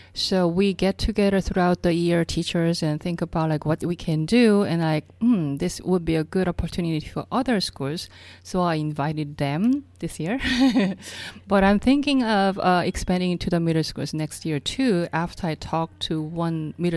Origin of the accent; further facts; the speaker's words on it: South Korea; English is a second language; I grew up in South Korea, and it was a third world country at that time.